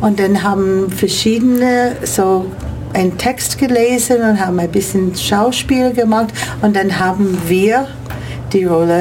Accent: United States; German is a second language; now in Germany; Ich habe gedacht, warum nicht? Ich bin Amerikanerin

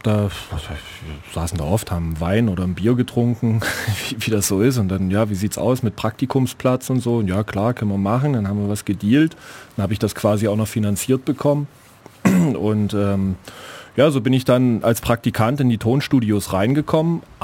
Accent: Dessau, Saxony-Anhalt, Germany; born there; now in Ulm, Germany; Ich bin gebürtiger Dessauer, in Dessau geboren, seit 1989 etwas weiter westlich, südwestlich und seit 96 dann in Ulm.

